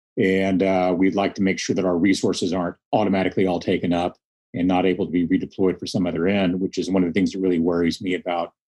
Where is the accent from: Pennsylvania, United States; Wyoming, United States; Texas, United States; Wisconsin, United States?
Texas, United States; And so I grew up in the Panhandle, and the kind of weather region I grew up in starts maybe 200 miles west of Dallas and Fort Worth. And we get real winter there.